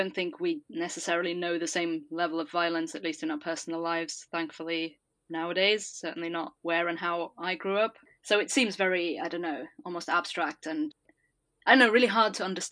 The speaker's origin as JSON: {"language": "English", "country": "Germany", "said": "I'm from Germany, after all."}